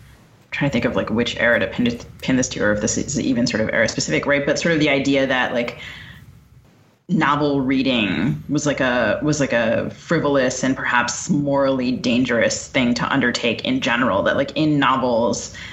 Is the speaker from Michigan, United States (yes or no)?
no; Bethesda, Maryland, United States; I grew up in, because I grew up in Bethesda